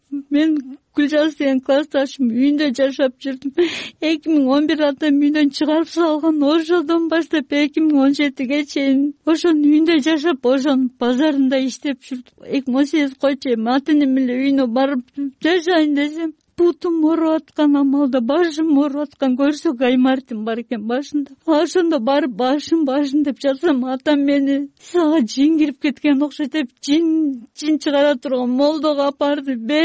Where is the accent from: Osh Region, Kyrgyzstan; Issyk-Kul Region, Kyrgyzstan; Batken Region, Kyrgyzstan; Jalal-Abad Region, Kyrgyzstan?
Jalal-Abad Region, Kyrgyzstan; мен Жалбаттан келдим.